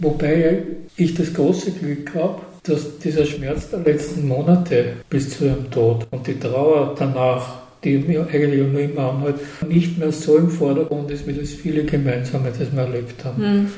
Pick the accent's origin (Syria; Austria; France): Austria; Lower Austria; born there; now in Vienna, Austria; Bin gebürtiger Niederösterreicher und bin mittlerweile über seit 40 Jahren in Wien ungefähr.